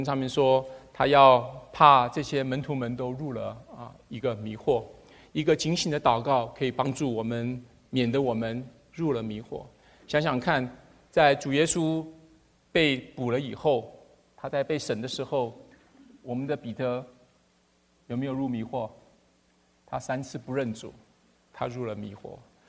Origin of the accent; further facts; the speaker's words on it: Taiwan; 所以我从台湾来的这个男丁在我们20岁前后，我们都要到部队去服役。